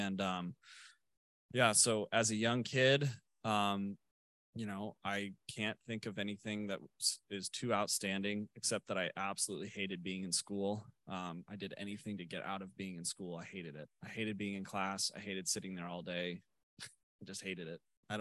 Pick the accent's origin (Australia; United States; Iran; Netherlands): United States; Danville; I grew up in Danville, and I had every opportunity that every opportunity in my life, I truly did.